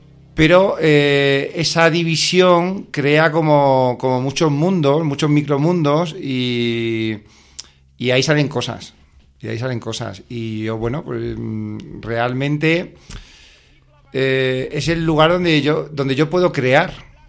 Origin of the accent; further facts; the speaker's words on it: Priego de Córdoba, Andalusia, Spain; born there; yo nací en Córdoba, en un pueblecito, Priego de Córdoba, el otro Priego. Tenemos dos Priegos.